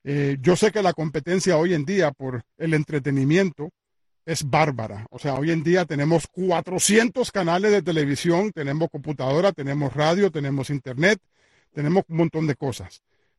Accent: Washington, District of Columbia, United States; Cuando yo me crié en Washington, D.C., habían al aire libre, habían 5 o 6 canales en la capital de los Estados Unidos.

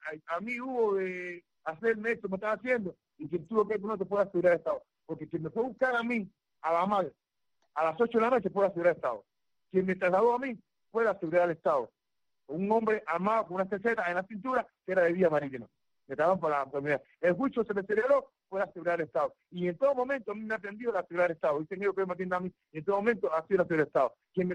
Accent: Cuba; he dado paso al frente como un cubano y lo seguiré dando por la libertad del pueblo de Cuba.

